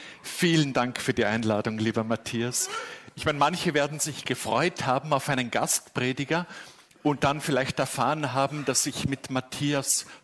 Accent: Austria; ich bin aufgewachsen in Österreich als Kind eines Missionars

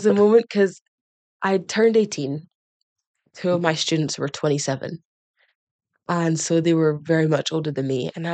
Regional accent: Scotland, United Kingdom; because growing up in Scotland, I could feel a bit out of touch with like my Nigerian culture.

